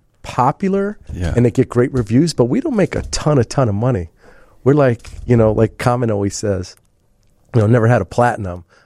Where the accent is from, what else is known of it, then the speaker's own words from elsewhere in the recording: Mount Prospect, Illinois, United States; So I grew up in Mount Prospect.